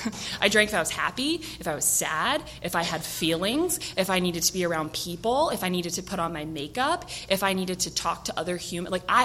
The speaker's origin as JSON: {"language": "English", "region": "North Carolina", "country": "United States", "tie": "born or raised there", "moved": "yes", "lives_now": "San Diego, United States", "said": "So I'm originally from North Carolina, not from San Diego. I was born in the country, like barefoot in the woods country, born and raised."}